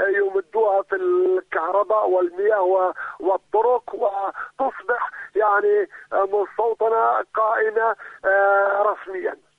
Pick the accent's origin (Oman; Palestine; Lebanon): Palestine; يعني كفلسطينيين لدينا خطين بالعمل.